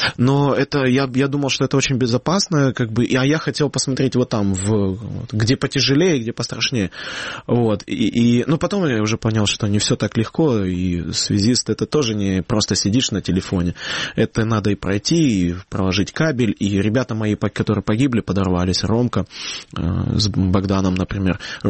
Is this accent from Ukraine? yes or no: yes; Yevpatoria, Crimea, Ukraine; Я говорю, ну, из Евпатории. Он говорит, Евпатория, ну, Одесса. Я говорю, ну, Крым.